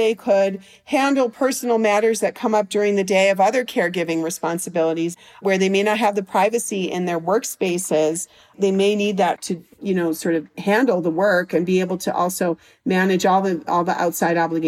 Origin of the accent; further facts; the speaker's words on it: Chicago, Illinois, United States; also born or lived in Washington, D.C.; And I lived in, I'm from Chicago, and then I lived in Washington, D.C. for many years